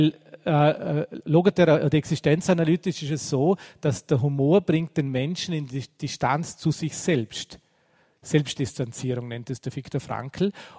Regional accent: Vorarlberg, Austria; aber bei uns in Vorarlberg, in der Gegend, wo ich herkomme, da redet man eigentlich nicht über die Probleme, die man hat.

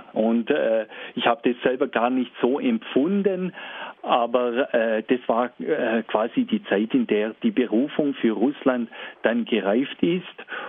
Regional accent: Baustetten, Baden-Württemberg, Germany; born there; ich bin in Baustetten bei Ulm geboren, bin in einer katholischen, gläubigen Familie aufgewachsen.

